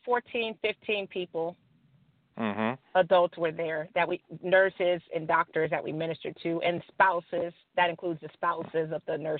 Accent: Akron, Ohio, United States; now in Pittsburgh, United States; my journey to ACAC, I came from Akron, Ohio to Pittsburgh. I'm thinking, oh, man, I'm leaving my family. I'm leaving my friends.

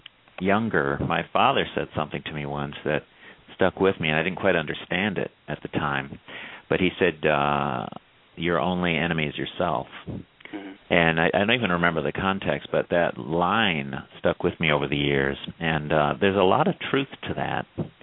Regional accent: Ireland; I guess I'm saying surprising because I'm Irish and by nature pessimistic.

